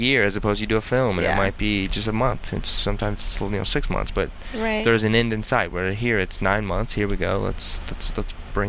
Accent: Kentucky, United States; I grew up in Kentucky sports world, played every sport you could play as a kid

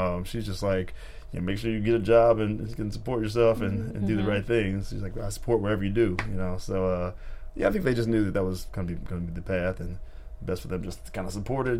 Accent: Chicago, Illinois, United States; also born or lived in North Carolina / San Diego / Virginia; now in Los Angeles, United States; I was born in Chicago, like Chicago proper, and then since my dad was a Marine, we moved to North Carolina for

